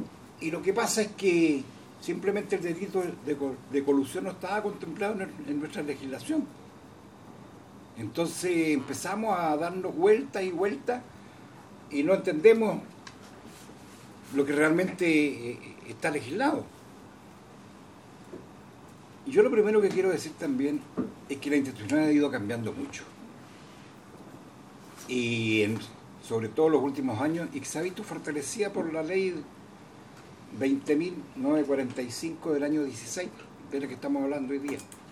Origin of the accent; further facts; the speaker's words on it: Chile; me llama la atención al grado de descomposición que hemos llegado como sociedad chilena